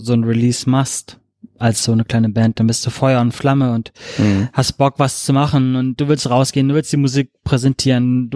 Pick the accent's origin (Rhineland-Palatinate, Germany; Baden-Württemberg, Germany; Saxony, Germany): Baden-Württemberg, Germany; Stuttgart; Kommen wir eigentlich aus Stuttgart.